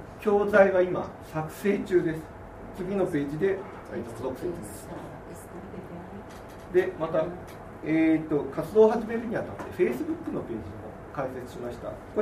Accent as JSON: {"language": "Japanese", "town": "Yokohama", "region": "Kanagawa", "country": "Japan", "said": "横浜から参りました"}